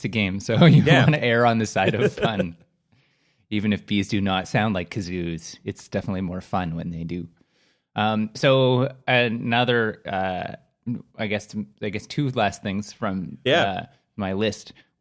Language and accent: English; Canada; as a Canadian